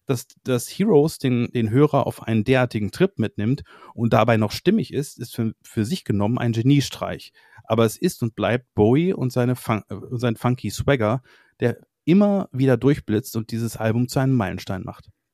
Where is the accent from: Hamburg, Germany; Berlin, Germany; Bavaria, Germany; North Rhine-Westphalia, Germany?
North Rhine-Westphalia, Germany; Düsseldorf; born there; so sind wir nun in meiner Geburtsstadt Düsseldorf angekommen.